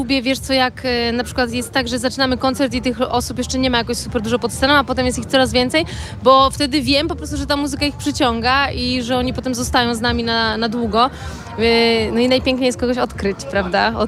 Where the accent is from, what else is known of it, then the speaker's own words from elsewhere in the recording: Subcarpathian Voivodeship, Poland; now in Warsaw, Poland; ja jestem z Bieszczad